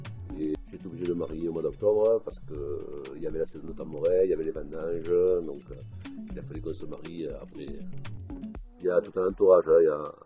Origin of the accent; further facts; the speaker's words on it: Langres, Grand Est, France; Ah ben, je suis venu de Langres. J'ai la maison familiale donc, qui est juste à côté du terrain de tambourin.